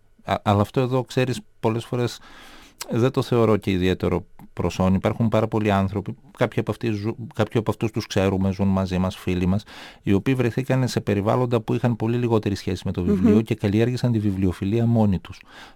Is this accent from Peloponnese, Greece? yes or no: no; Thessaloniki, Central Macedonia, Greece; now in Athens, Greece; Στην Άνω Τούμπα στη Θεσσαλονίκη, όλη μου τη ζωή.